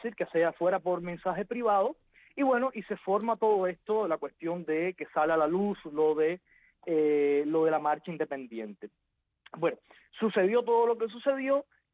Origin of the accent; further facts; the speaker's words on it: Villa Clara, Cuba; que como quiera que sea es de mi tierra, villaclareño.